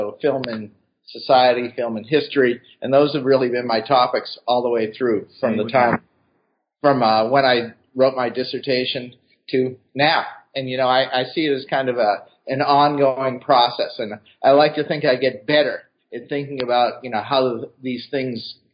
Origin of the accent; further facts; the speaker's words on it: Boston, Massachusetts, United States; So I grew up in Boston.